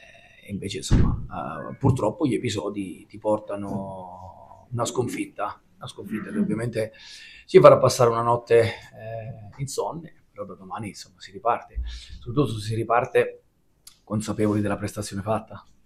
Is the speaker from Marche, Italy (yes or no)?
yes; Grottammare, Marche, Italy; sai bene che ad Ascoli mi hanno sempre detto pesciaro, tra virgolette, no? Perché sono di Grotta a Mare.